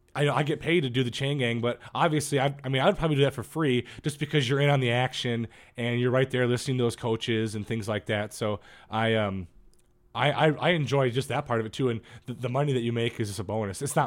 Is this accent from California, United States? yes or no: yes; Fremont, California, United States; born there; I was born in Fremont, California, actually. My dad was working out there on doing power lines and stuff like that.